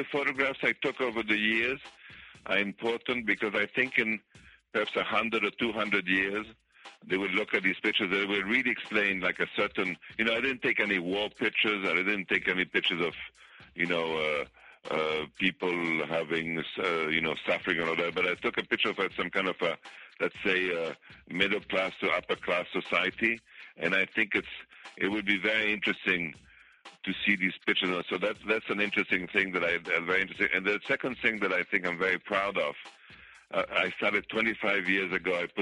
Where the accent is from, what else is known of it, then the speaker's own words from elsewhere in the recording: Paris, Île-de-France, France; I was born in Paris from Italian parents. I went to school in France.